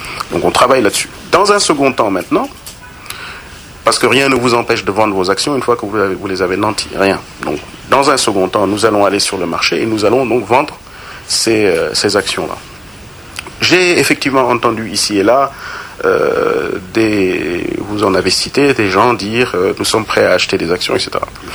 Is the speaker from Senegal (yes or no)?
yes; Senegal; en tant que Sénégalais